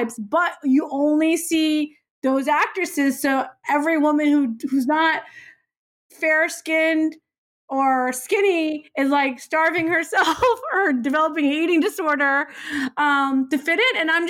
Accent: United States; because I was born in America and I was always the outlier. I was a kid that was the one token South Asian kid with the mom that wore shalwar kameez and spoke a different language and all these things.

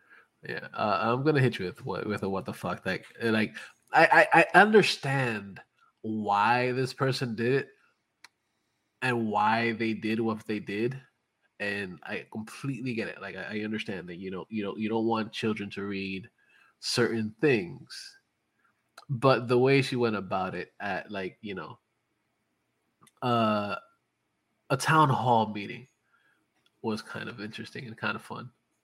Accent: Bronx, New York, United States; Because, of course, I'm from the Bronx, so who the fuck plays cornhole in the Bronx?

